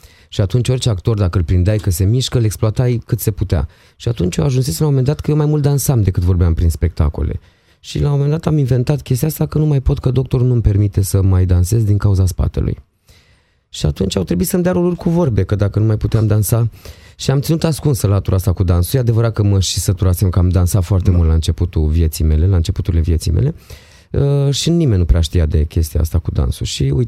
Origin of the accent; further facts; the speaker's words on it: Romania; Am fost acum, am fost la psiholog, ca tot român.